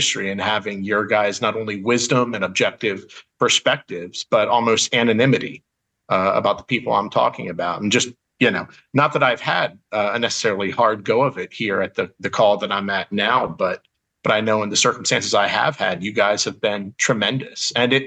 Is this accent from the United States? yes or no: yes; Philadelphia, Pennsylvania, United States; also born or lived in Hawaii / Seattle; now in West Palm Beach, United States; I serve in West Palm Beach, Florida. I'm not from here. I'm from Philadelphia. I've lived, as you guys know, pastored in Hawaii before here, and then Pennsylvania before that, Seattle before that.